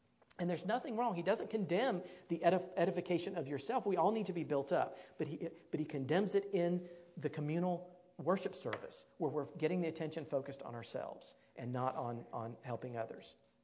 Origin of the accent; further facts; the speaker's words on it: South Carolina, United States; I have a friend back in my home state of South Carolina